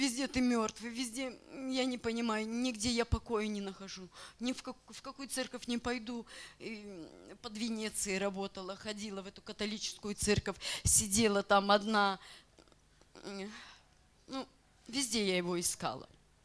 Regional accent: Kaliningrad, Kaliningrad Oblast, Russia; also born or lived in Italy; я тоже с Италии приехала, а вообще из Калининграда.

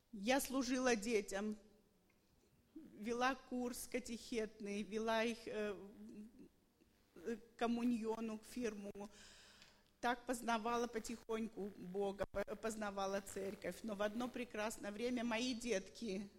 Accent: Worms, Rhineland-Palatinate, Germany; из Вормса.

